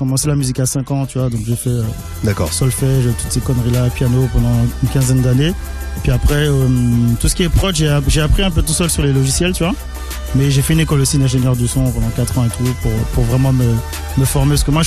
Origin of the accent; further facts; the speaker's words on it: Canada; Ouais, je viens du Canada.